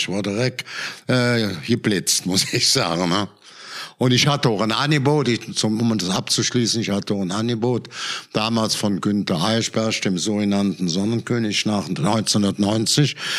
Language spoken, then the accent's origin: German; North Rhine-Westphalia, Germany; Ich bin im Braunkohlengebiet groß geworden.